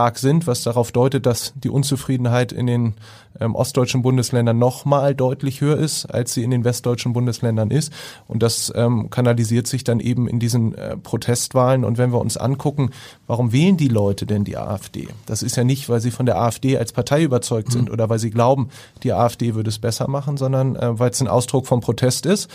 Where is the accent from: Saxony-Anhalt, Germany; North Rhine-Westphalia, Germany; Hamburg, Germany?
Hamburg, Germany; Ja, ich bin sehr stolz darauf, dass in meiner Heimatstadt